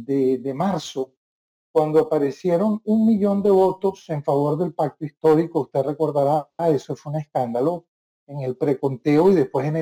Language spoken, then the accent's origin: Spanish; Venezuela; en mi país, Venezuela, lamentablemente se desarrolló un nuevo tipo de fraude